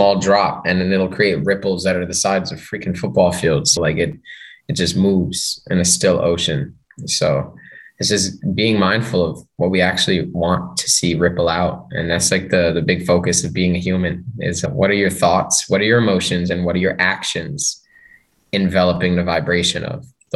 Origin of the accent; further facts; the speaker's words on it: Plainfield, New Jersey, United States; born there; But I was born in New Jersey, Plainfield, New Jersey.